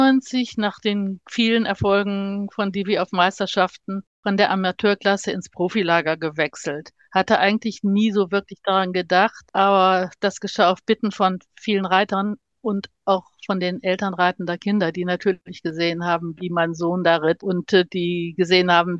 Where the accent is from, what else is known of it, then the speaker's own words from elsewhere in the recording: Aachen, North Rhine-Westphalia, Germany; ich bin in Aachen aufgewachsen, der Pferdestadt schlechthin